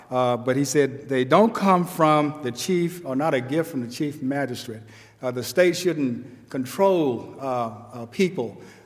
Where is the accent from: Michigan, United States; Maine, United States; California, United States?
California, United States; Los Angeles; I grew up in Watts in Los Angeles, and I graduated from high school in 1965